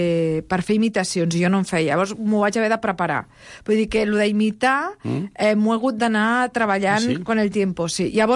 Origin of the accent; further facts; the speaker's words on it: L'Hospitalet de Llobregat, Catalonia, Spain; Que jo, vull dir, jo m'he criat a Hospitalet Bellvitge.